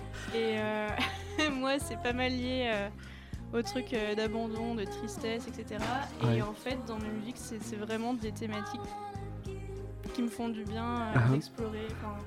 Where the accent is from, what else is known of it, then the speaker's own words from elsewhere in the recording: Brittany, France; parce que j'aime beaucoup l'eau et je suis bretonne.